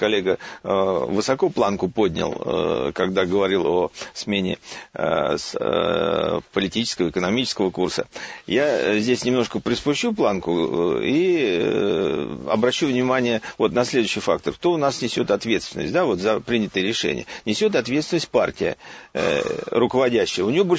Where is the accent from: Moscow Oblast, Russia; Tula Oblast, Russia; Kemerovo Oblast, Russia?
Moscow Oblast, Russia; Я и сам из Московской области.